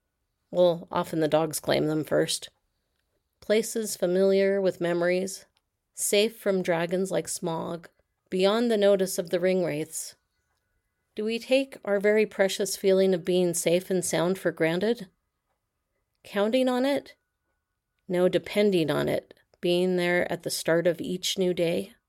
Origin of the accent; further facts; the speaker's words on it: Utah, United States; I remember in my hometown, the closest we came to pepperoni rolls was Little Caesar's pepperoni bread